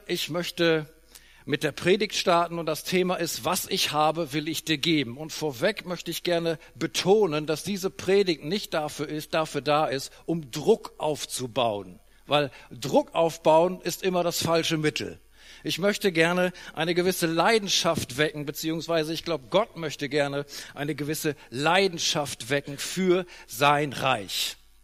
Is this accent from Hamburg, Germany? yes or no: no; Lower Saxony, Germany; Ich bin Ostfriese, Rheiderländer dazu.